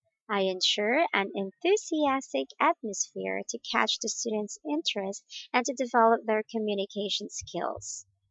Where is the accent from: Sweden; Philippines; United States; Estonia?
Philippines; I am 24 years old. I'm from Philippines.